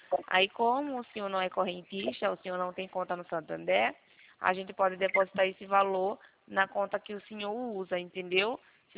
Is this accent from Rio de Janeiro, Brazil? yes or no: no; Campinas, São Paulo, Brazil; eu estou em Campinas.